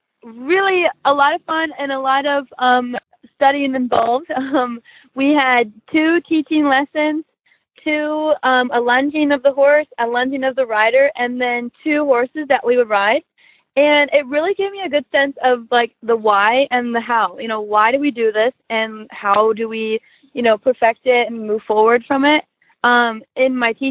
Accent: Louisville, Ohio, United States; I am 24 years old. I'm from Louisville, Ohio.

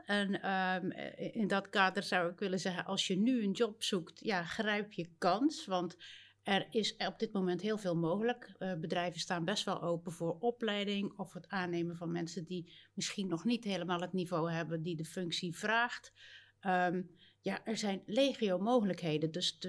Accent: Zeeland, Netherlands; Ik ben Zeeuws-Vlaamse.

